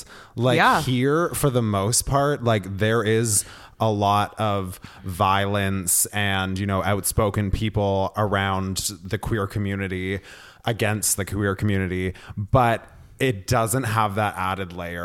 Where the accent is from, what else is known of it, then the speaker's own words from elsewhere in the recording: Canada; this is my authentic opinion as a Canadian person.